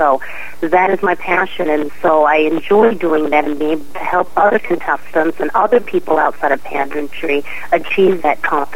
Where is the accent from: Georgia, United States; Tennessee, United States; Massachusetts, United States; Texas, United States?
Texas, United States; Houston; also born or lived in Tokyo, Japan; we're Taiwanese, we were born in Tokyo, but we were raised in Houston, Texas, that always draws the eyebrows